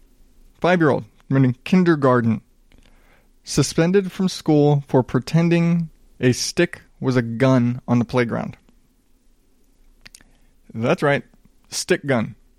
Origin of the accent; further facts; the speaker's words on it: the South, United States; And again, I grew up in the South. You played cowboys and Indians.